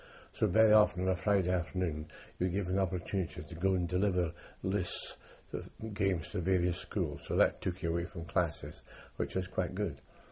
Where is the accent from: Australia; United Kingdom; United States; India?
United Kingdom; Edinburgh, Scotland; moved away as an adult; I was born in Edinburgh on the 10th of March 1923.